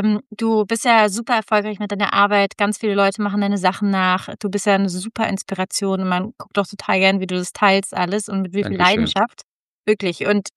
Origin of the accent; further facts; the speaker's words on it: Cologne, North Rhine-Westphalia, Germany; Ach, stimmt, doch, ich komme aus Köln ursprünglich.